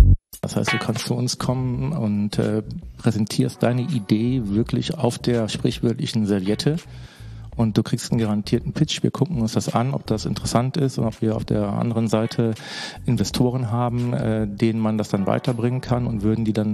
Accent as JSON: {"language": "German", "town": "Eschweiler", "region": "North Rhine-Westphalia", "country": "Germany", "tie": "born there", "said": "das Jahr 72, da bin ich geboren. Also ich gehöre schon zu den Beyond-Opas, mehr oder weniger, bin jetzt 48 und gebürtig aus Eschweiler bei Aachen."}